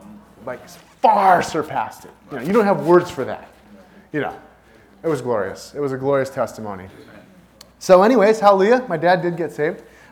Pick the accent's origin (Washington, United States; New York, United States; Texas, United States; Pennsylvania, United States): Washington, United States; Seattle; born there; I was born in Seattle a long time ago, in a prior millennium.